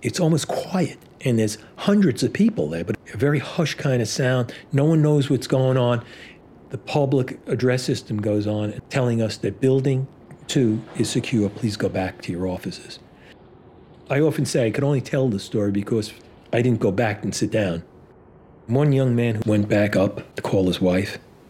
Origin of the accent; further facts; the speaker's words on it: Bronx, New York, United States; I grew up in Throgs Neck in the Bronx in the 60s.